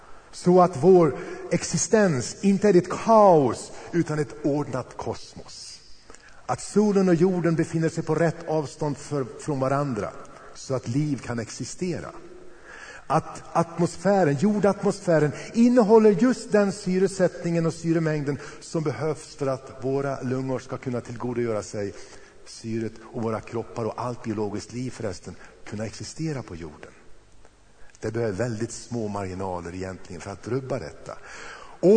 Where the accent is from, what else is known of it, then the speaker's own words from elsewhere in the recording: Karlstad, Värmland, Sweden; Jag kommer ihåg när jag gick på gymnasiet och vi hade en hemma i Karlstad.